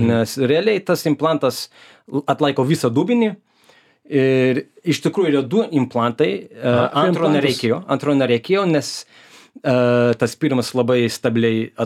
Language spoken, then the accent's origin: Lithuanian; Melbourne, Victoria, Australia; aš tai iš Melbourne'o